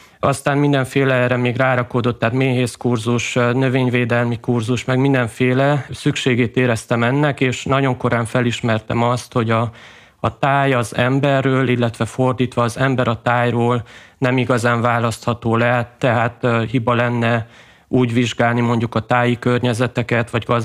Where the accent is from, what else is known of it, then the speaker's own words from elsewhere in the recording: Transylvania, Romania; adott volt egy táji környezet, amiben felnőttem, és egész pici gyerekként mondjuk a gyergyói vagy a kisküküllős nyárád menti vidék volt az, amiben adott volt